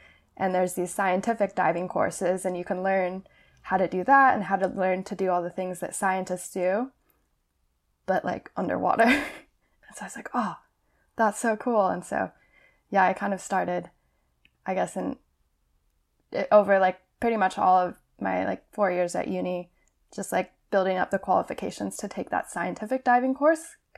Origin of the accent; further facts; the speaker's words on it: Colorado, United States; And even though growing up in Colorado, we didn't have the ocean, all of my science classes there were I don't know.